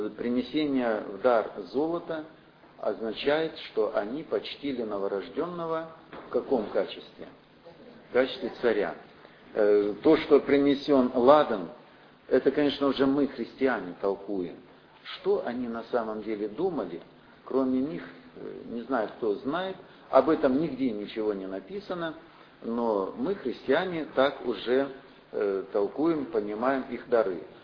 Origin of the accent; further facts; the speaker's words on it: Far East, Russia; Вот тоже мы с вами с Дальнего Востока, да?